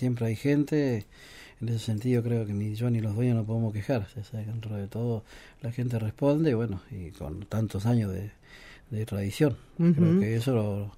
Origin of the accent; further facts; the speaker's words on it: Tierra del Fuego, Argentina; No, yo soy de acá, soy fueguino.